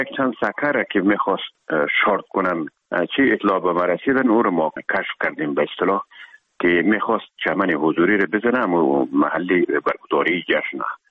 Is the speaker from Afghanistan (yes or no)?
yes; Herat, Afghanistan